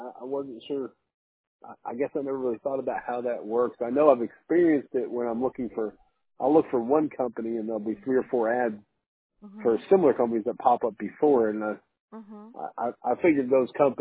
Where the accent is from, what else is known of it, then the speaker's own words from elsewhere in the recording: New Hampshire, United States; I'm originally from New Hampshire